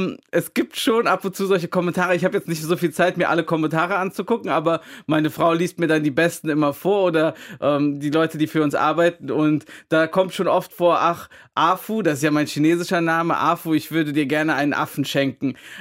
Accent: Shanghai, China; accent: Shanghai; German is a second language; ich bemühe mich, das auch ein bisschen immer so den Shanghaier Schlag mit reinzubringen

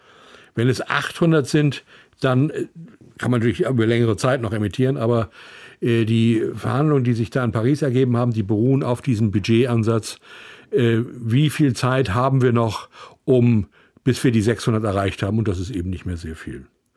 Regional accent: Wiek, Germany; Ich komme ja aus Wiek. Und in Wiek sprach man eben Hochdeutsch. Dummerweise. Meine älteren Brüder, die aus Mecklenburg geflüchtet sind, die sprachen das wunderbarste platt. Aber mir ist das nicht vermittelt worden, leider.

